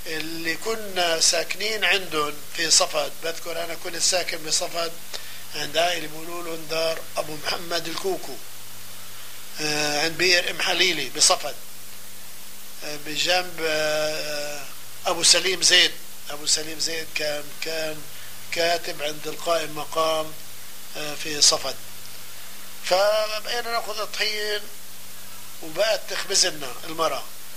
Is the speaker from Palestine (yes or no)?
yes; Safsaf, Palestine; born there; دعيك من مواليد 1930 في قرية الصفصاف. الصفصاف الحقيقة تقع في قرب أعلى جبل في فلسطين اللي هو جبل الجرمق. والصفصاف طبعا زي ما بتعرف هي من قضاء صفد.